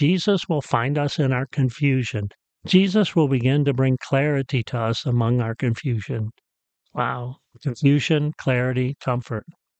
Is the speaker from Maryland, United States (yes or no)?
no; Rochelle, Illinois, United States; an F4 tornado with winds of 200 miles an hour hit my hometown in Rochelle, Illinois.